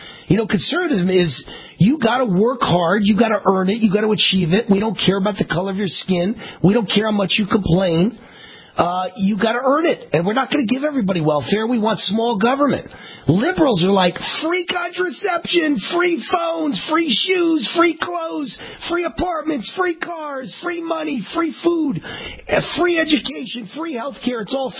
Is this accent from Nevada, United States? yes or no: yes; Nevada, United States; ID in California and in my home state of Nevada, where I'm doing this show right now.